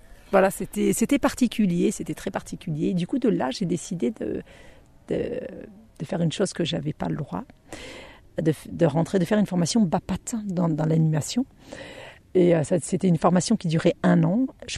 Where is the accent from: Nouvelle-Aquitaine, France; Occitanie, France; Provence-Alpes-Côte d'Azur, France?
Occitanie, France; moved away; c'est à ce moment-là finalement que j'ai quitté l'Ariège, ces montagnes et cette autarcie, parce que même si j'ai eu le premier appartement, au départ de mon apprentissage, j'étais chez mes parents